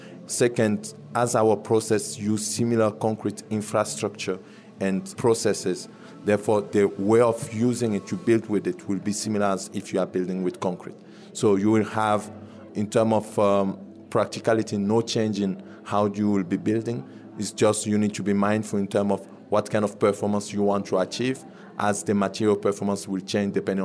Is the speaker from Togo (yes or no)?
yes; Togo; English is a second language; and also, of course, in my home country, in Togo.